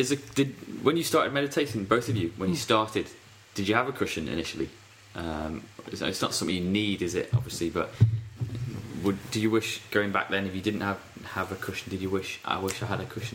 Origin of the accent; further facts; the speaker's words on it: United Kingdom; We're so British people, we're so embarrassed about flogging our wares, aren't we?